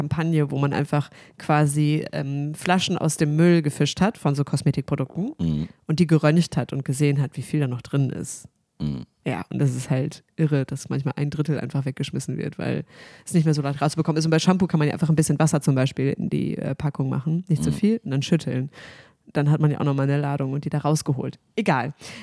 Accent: Oberhausen, North Rhine-Westphalia, Germany; born there; ja, ich wurde geboren in Oberhausen. Genau, meine Familie lebt da noch.

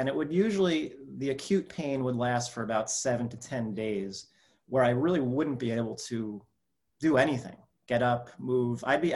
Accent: New Jersey, United States; I am from New Jersey, suburban New Jersey, and I was always playing sports as I was young.

